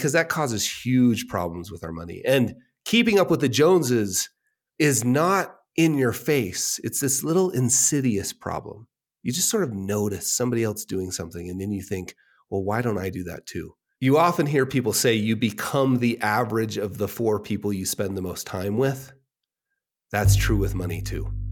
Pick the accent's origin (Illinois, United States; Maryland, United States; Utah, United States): Utah, United States; Park City; So I was settled in a cozy room at a music and art conference in my hometown of Park City, Utah